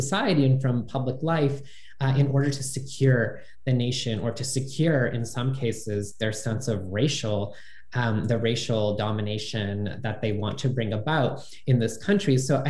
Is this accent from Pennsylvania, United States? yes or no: yes; Pennsylvania, United States; born or raised there